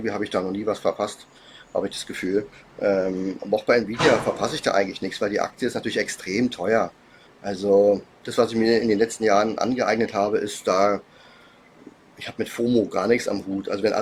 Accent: Germany; now in Thailand; wenn die dann wissen, dass ich aus Deutschland komme

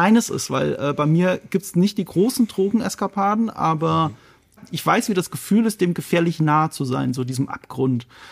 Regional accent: Rhineland-Palatinate, Germany; ich komme aus Rheinland-Pfalz, ich komme aus Deutschland

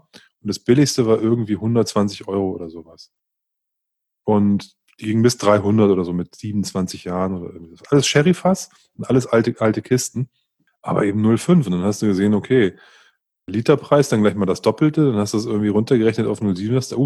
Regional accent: Northern Germany, Germany; born or raised there

